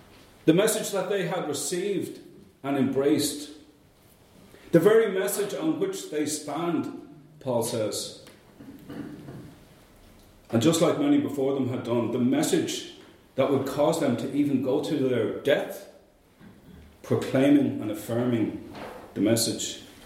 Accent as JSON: {"language": "English", "country": "Ireland", "tie": "born or raised there", "said": "growing up in Ireland in the 60s and the 70s meant growing up as a Catholic."}